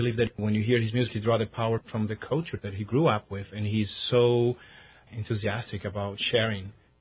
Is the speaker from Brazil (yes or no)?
yes; Brazil; English is a second language; Well, music was a great part of my growing up in Brazil.